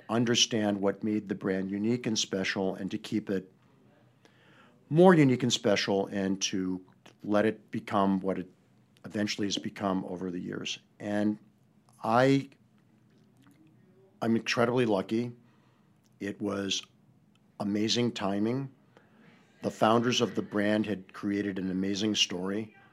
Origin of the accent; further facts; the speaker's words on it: Cleveland, Ohio, United States; growing up in Cleveland, Ohio, was like growing up being Canadian on the other side of the Great Lakes